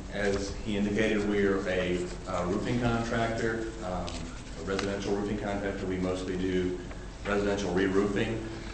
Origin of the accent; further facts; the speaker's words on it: Lynchburg, Virginia, United States; Well, I'm from Lynchburg, so we started there